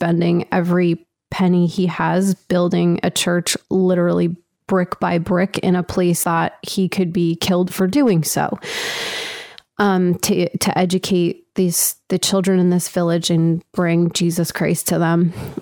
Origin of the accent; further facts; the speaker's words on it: New Jersey, United States; accent: New Jersey; And I hadn't quite stifled my New Jersey accent.